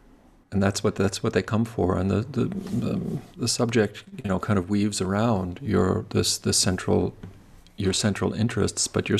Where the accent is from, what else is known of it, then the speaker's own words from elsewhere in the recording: Long Island, New York, United States; You're bringing to mind that I grew up on Long Island